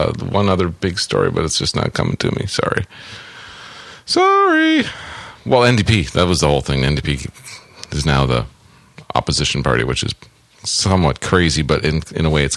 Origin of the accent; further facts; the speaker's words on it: United States; But I'm American, so I can't vote anyway.